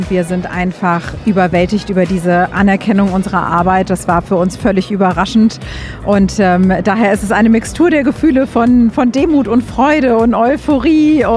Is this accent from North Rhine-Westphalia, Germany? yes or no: no; Schleswig-Holstein, Germany; ich komme ja aus dem Norden, fast an der Grenze zu Dänemark.